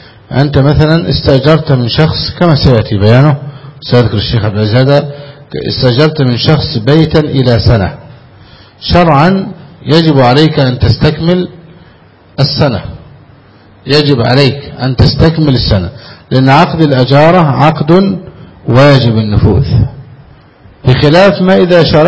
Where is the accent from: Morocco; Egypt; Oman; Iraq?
Egypt; كما يفعل الناس هنا في بلدنا مصر